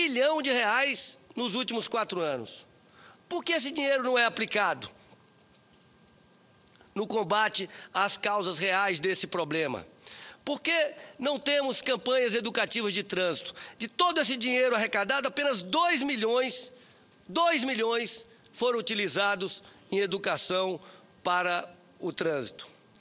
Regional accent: Brasília, Federal District, Brazil; dava orgulho, como brasiliense, viajar para outros locais do Brasil

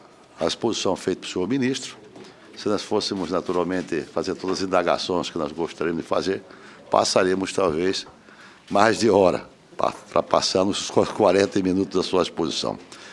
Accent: Mato Grosso, Brazil; Eu sou do estado de Mato Grosso, um estado de dimensão continental com 900 mil quilômetros quadrados.

